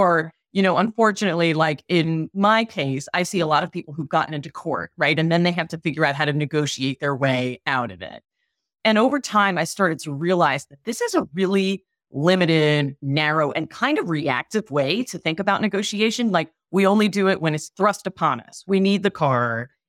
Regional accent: Long Island, New York, United States; So I grew up in the New York metro area in the suburbs on Long Island. I went to college in D.C. and then spent some time in Asia after that.

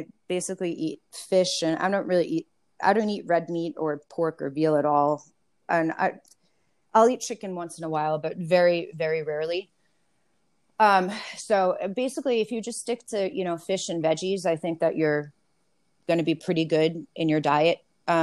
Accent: New York, United States; So I grew up in New York.

